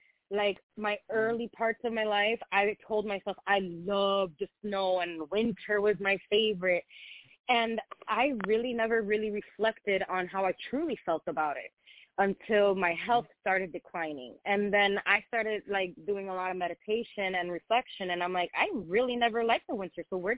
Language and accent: English; New York, United States; now in Philadelphia, United States; I am from New York. I was born and raised in New York, yes. But I currently live in Philadelphia, Pennsylvania.